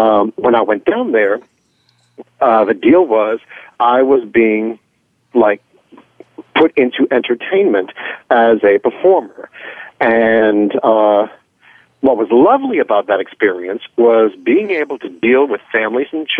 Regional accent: New Orleans, Louisiana, United States; It's like, I'm from New Orleans.

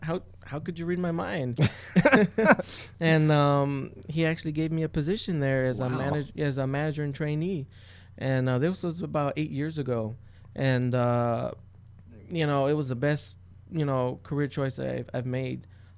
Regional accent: Eloy, Arizona, United States; Grew up in Eloy, Arizona. Was there for about 17 years before I moved up to Phoenix.

